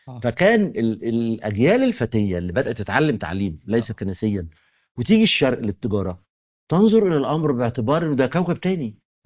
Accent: Egypt; وفي مثل عندنا في مصر، يعني هو مثل وقح شويه بس مفيد

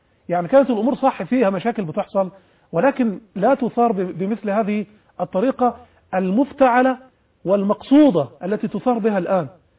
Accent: Egypt; نحن كلنا مصريين وعايشين في بلد واحد

